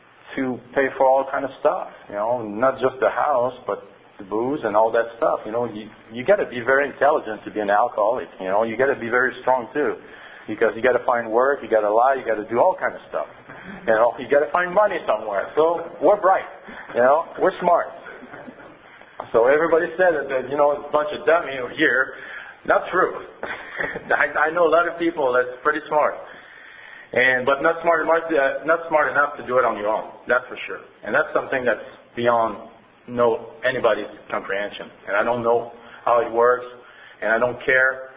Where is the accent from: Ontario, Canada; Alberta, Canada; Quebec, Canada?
Quebec, Canada; Montreal; English is a second language; I'm from Montreal. I'm from east side. I'm from Ville d'Anjou.